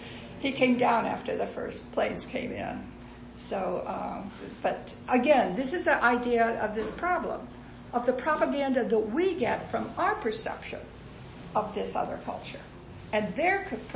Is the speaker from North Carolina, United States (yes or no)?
no; New York, United States; And I came from New York, a very racist family, 1600s.